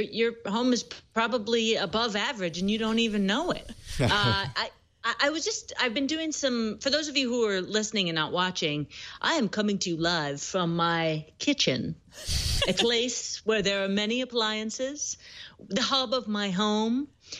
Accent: Philadelphia, Pennsylvania, United States; Like, I'm from Philly.

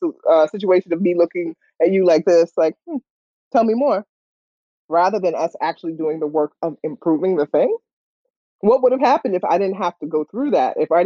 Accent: Far Rockaway, New York, United States; And I was part of, I'm from Far Rock. And this is a under-resourced neighborhood.

